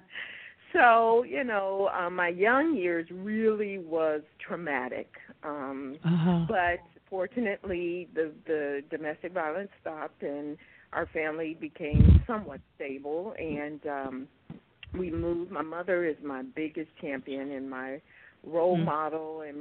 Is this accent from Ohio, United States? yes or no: yes; Cleveland, Ohio, United States; I was born in the 60s and really raised in the 70s. And I'm from Cleveland, Ohio.